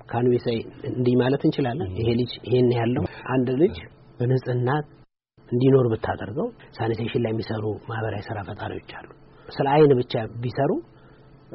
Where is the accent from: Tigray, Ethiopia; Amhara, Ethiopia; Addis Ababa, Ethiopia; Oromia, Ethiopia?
Addis Ababa, Ethiopia; ኮሪያ ሰፈር የሚባል ሰፈር ነው ያደግኩት ከዛ ኤሌመንተሪ ህብረት ፍሬ የሚባል ትምህርት ቤት እንደዚሁ ለኮሪያ ዘማቾች የተቋቋመ ትምህርት ቤት ነው